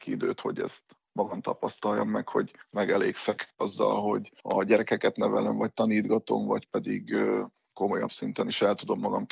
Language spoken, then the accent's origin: Hungarian; Orosháza, Békés, Hungary; born there; Én orosházi születésű vagyok, és a szülővárosomban fogok visszatérni edzősködni, ahol a kézilabdát is kezdtem